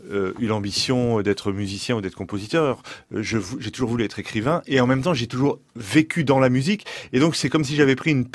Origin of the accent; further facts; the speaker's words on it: Le Havre, Normandy, France; Moi, j'ai grandi au Havre, vous voyez, c'est pas tout à fait autobiographique.